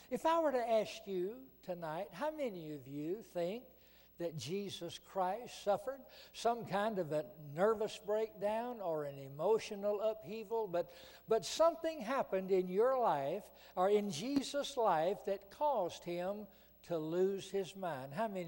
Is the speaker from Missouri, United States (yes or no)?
no; Alabama, United States; Well, I'm from Alabama. I'll tell you what I think about him.